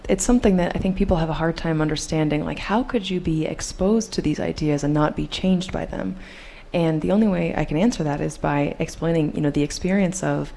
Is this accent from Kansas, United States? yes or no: yes; Topeka, Kansas, United States; We picketed every single day for a couple of hours in my hometown, Topeka, Kansas.